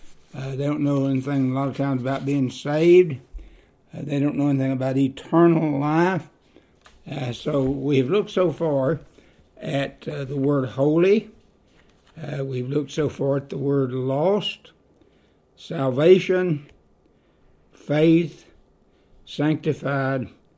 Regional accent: Gordo, Alabama, United States; I'm from Gordo, Alabama

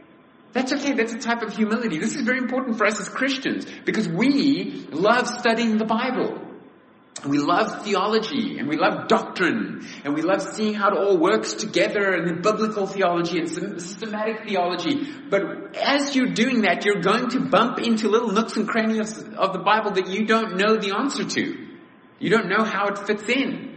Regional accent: South Africa; I was a troubled little kid growing up in the Cold War, convinced that there was going to be a nuclear strike and for some reason South Africa would be embroiled in this. And yet now, I have no fear of that at all. Because we were way out of the way.

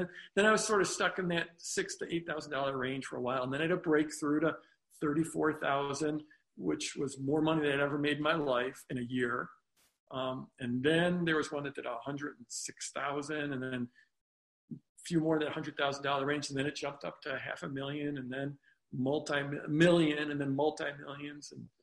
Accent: United States; Sorry for the brag. I'm being American.

